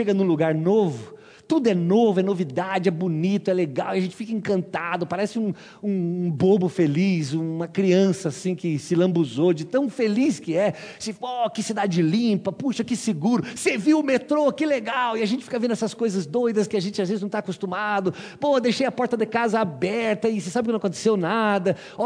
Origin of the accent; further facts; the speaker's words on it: Apiaí, São Paulo, Brazil; moved away; acho que é porque eu saí lá de Apiaí.